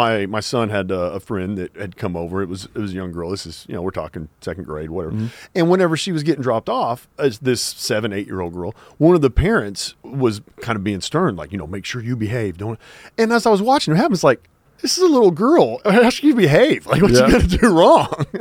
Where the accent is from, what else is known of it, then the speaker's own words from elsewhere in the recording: Woodward, Oklahoma, United States; No, you say water fountain. Growing up in Woodward